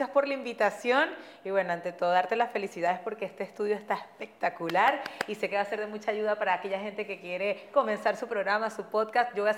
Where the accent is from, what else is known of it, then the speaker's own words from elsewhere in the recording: Maracaibo, Zulia, Venezuela; Supo hasta el primer día que yo dije, yo soy maracucha, y se me fue el cantado, ahí.